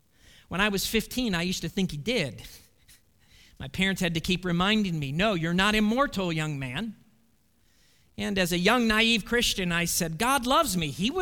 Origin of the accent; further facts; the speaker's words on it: Midwest, United States; I'm a Midwesterner. I've never been in an earthquake in my life.